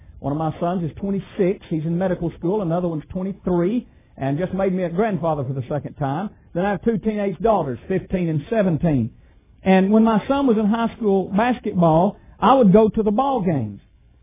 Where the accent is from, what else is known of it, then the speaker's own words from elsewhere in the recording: Alabama, United States; When I grew up in Alabama, when Bear Bryant was big, I was taught that on the eighth day, God created the Crimson Tide.